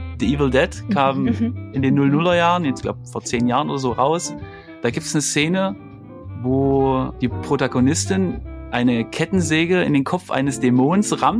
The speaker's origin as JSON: {"language": "German", "town": "Leipzig", "region": "Saxony", "country": "Germany", "said": "Ich komme ja aus Leipzig, also ich glaube, das habe ich noch gar nicht erwähnt."}